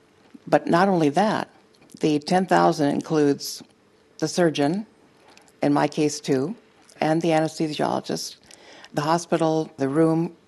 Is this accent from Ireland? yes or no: no; Ninilchik, Alaska, United States; I'm from Nanilchik, Alaska.